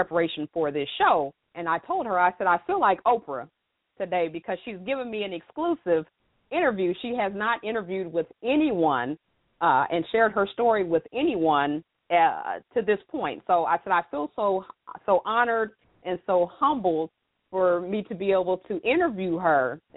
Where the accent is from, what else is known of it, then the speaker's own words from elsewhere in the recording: the South, United States; because I'm country and I'm from the South, kind of mid South, and I get called country all the time